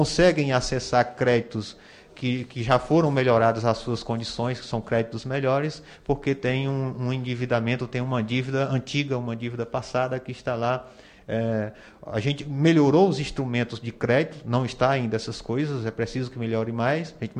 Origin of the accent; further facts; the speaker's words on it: Ceará, Brazil; que são deputados lá do meu estado, o estado do Ceará.